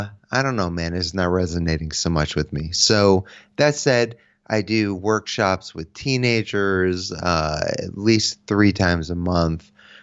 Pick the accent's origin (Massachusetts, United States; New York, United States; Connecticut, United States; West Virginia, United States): Connecticut, United States; I'm from Connecticut, so I grew up playing in bands that toured with … all the time